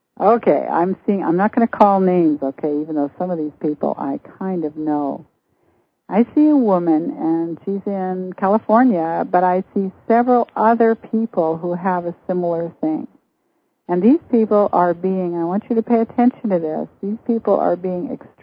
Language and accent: English; Canada; I'm from Canada, too.